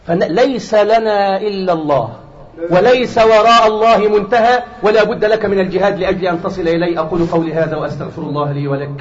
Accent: Egypt; ناحية من الشمال عندنا في مصر

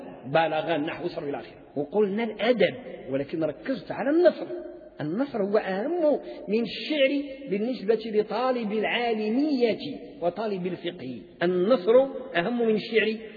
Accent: Morocco; في العصور المتأخرة من تاريخ التعليم عندنا في المغرب

